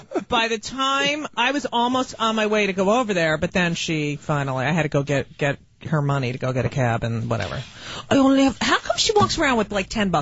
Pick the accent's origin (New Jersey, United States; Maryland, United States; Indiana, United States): New Jersey, United States; now in Manhattan, United States; I grew up in New Jersey.